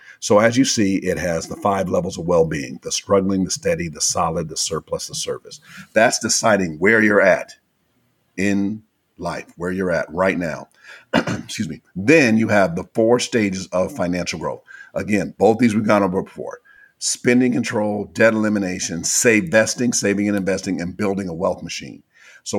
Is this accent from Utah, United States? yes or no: no; Minnesota, United States; I grew up in the Midwest in Minnesota.